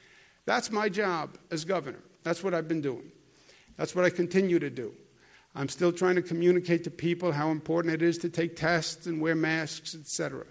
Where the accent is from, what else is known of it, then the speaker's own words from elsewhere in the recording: Brooklyn, New York, United States; Even though I'm half from Brooklyn, that doesn't matter when you're from Brooklyn.